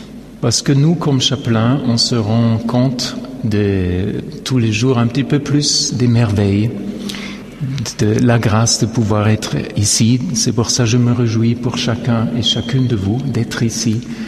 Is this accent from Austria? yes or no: yes; Vienna, Austria; French is a second language; je viens de Vienne en Autriche. Ça sera beaucoup plus simple si je parlerai en allemand.